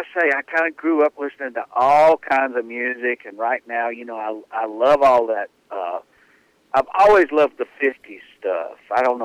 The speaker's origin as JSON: {"language": "English", "region": "South Carolina", "country": "United States", "tie": "born or raised there", "also_born_or_lived": "Texas", "lives_now": "Nashville, United States", "said": "I grew up over in South Carolina"}